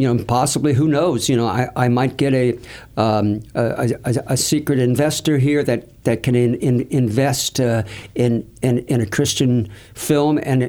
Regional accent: Ohio, United States; I was brought up in Ohio.

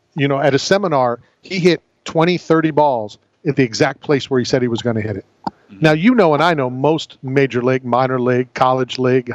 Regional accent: Philadelphia, Pennsylvania, United States; born there; I just said that, yeah. I was born in Philadelphia.

